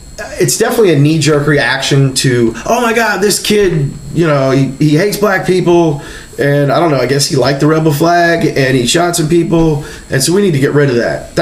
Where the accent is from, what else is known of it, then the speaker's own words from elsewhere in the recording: Southern United States, United States; I'm from the South